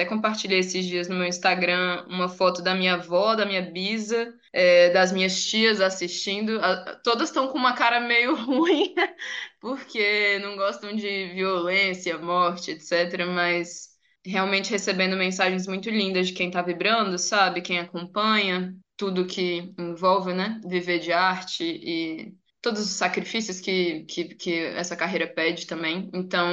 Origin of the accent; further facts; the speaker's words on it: Brasília, Federal District, Brazil; Eu sou de Brasília